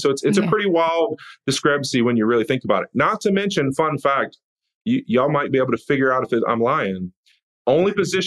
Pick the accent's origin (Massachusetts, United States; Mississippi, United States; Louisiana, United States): Louisiana, United States; And so I grew up in North Louisiana. Most people are Cowboy fans or Saints fans.